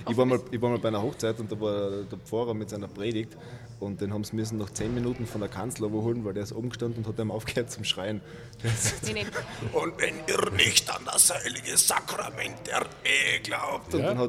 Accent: Austria; Nein, wir sind Österreicher, wir sind ziemlich skeptisch.

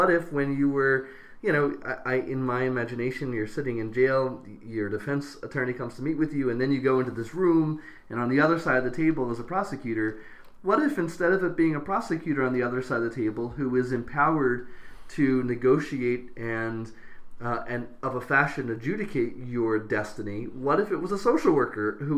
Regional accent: Philadelphia, Pennsylvania, United States; a municipality that seems to be doing a little better at this is my hometown, Philadelphia

